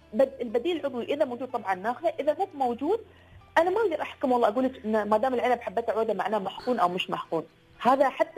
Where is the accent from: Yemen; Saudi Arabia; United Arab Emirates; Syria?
United Arab Emirates